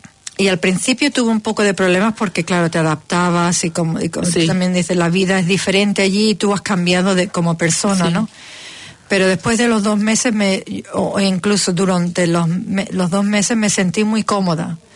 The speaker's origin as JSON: {"language": "Spanish", "country": "Spain", "tie": "born or raised there", "also_born_or_lived": "Germany", "said": "yo soy medio alemana, mi madre es alemana y mi padre era español. Y vivimos toda nuestra vida en España, pero también estudié en Alemania"}